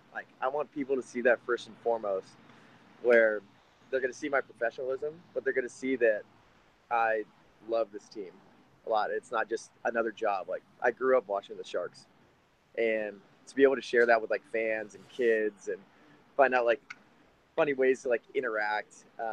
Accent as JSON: {"language": "English", "town": "Walnut Creek", "region": "California", "country": "United States", "tie": "born or raised there", "also_born_or_lived": "Sacramento", "said": "So I was born in Walnut Creek, lived here the first 9 years of my life, and then moved up to Sacramento."}